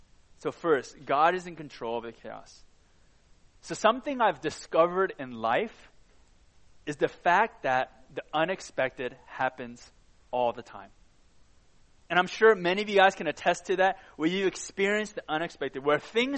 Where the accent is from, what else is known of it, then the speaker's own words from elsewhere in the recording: California, United States; I'm originally from California, and we don't get a lot of snow.